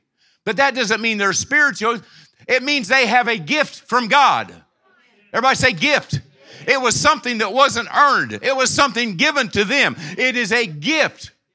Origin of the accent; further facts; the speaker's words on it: Arkansas, United States; I was raised in Arkansas. Gary, we're going back to Arkansas real soon.